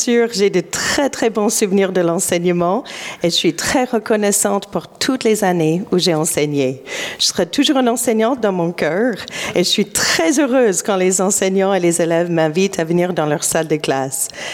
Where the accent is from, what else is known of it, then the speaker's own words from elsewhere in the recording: Ontario, Canada; first language en; French is a second language; Oui, j'ai fait toutes mes études au Canada, dans la province de l'Ontario. J'ai commencé l'école obligatoire à l'âge de 5 ans et j'avais 18 ans quand j'ai terminé.